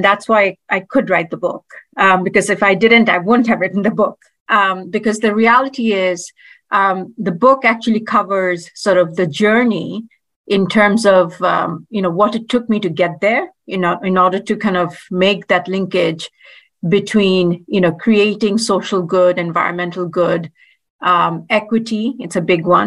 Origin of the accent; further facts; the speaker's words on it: Bangladesh; And of course, I'm originally from Bangladesh. And this is all kind of doing all this for home.